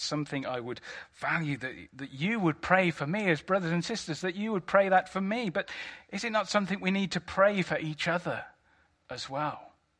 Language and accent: English; United Kingdom; We're British. We know things. I'm quite a steady kind of person.